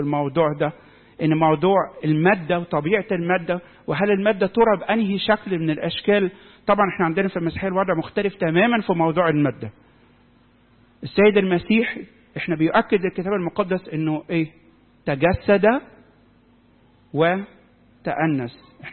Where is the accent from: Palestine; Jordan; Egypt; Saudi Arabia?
Egypt; لما جه معلمنا مرقس الرسول يأسس الكنيسة عندنا في مصر.